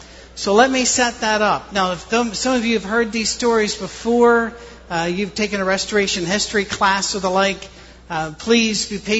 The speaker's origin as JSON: {"language": "English", "region": "Scotland", "country": "United Kingdom", "said": "If your mother is Irish and your father is Scottish, like mine, you're not Scots-Irish. You know, I'm Scottish with an Irish mother, is the way it's said."}